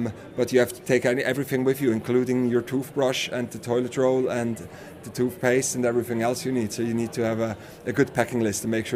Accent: Zurich, Switzerland; So I grew up near Zurich, and I went through normal school education

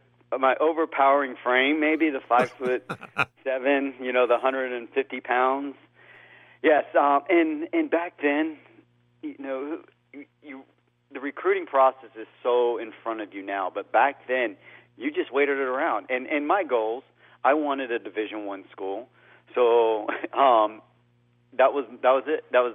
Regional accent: Sanford, Florida, United States; born or raised there

